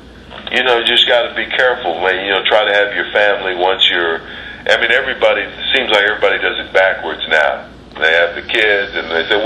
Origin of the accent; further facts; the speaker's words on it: St. Paul, Minnesota, United States; St. Paul, Minnesota.